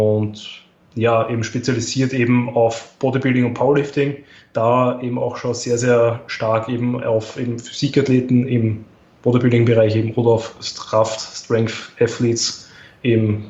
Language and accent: German; Austria; Also das war eben die Staatsmeisterschaft 2018 bei uns in Österreich.